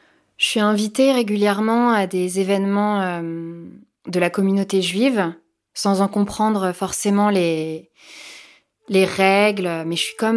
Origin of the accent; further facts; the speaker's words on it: France; quand j'étais petite, je me souviens que je disais toujours que c'était trop triste que je venais que de France.